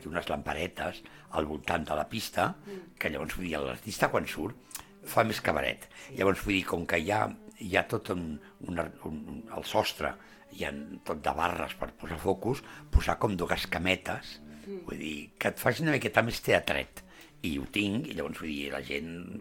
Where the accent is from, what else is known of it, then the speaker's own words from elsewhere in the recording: Barcelona, Catalonia, Spain; jo soc d'arrels aragoneses, però per sobre de tot soc català, barceloní, i defensor de la cultura catalana.